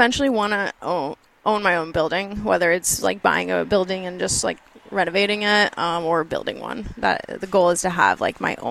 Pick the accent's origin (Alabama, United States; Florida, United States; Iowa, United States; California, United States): Florida, United States; now in Lebanon, United States; So I was born and raised in Florida.